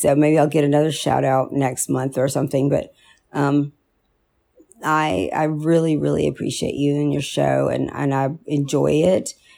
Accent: Alabama, United States; also born or lived in New Mexico / Pennsylvania; But I lived in New Mexico, Pennsylvania, and now I live in Alabama, which is my hometown.

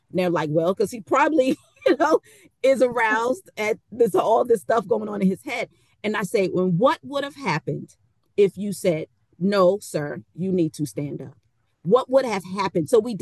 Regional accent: Bronx, New York, United States; So I'm born in 1974 and I'm from the Bronx. And hip hop was born in 1973 in the Bronx.

